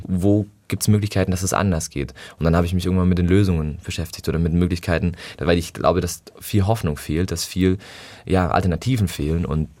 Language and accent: German; Adelberg, Baden-Württemberg, Germany; Ich bin in Adelberg aufgewachsen, auf dem Schuhwald bei Schorndorf und habe dort im Dorf sehr viel Natur erlebt